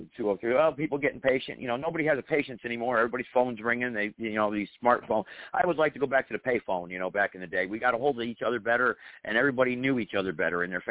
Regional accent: Greensboro, North Carolina, United States; I still had hardware shops in my town here in North Carolina. I'm from Greensboro, North Carolina, but they're gone now.

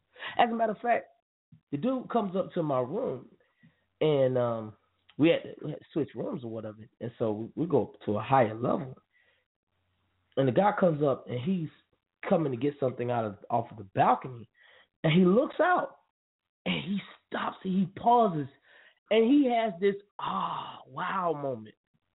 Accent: Archer, Florida, United States; Now, the person that's from America, me, you know what I'm saying? From Archer, Florida, y'all don't even get that. I'm from Archer, Florida.

